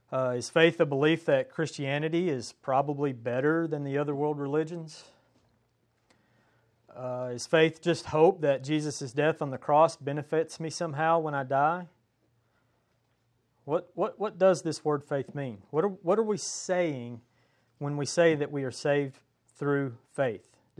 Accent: United States; accent: hillbilly; these are Latin words, and my hillbilly accent's probably going to ruin them.

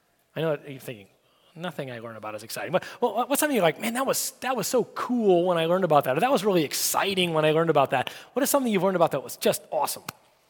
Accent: Arizona, United States; one of the things that I grew up in Arizona where there weren't a lot of people. There still aren't a lot of people because it's really hot there

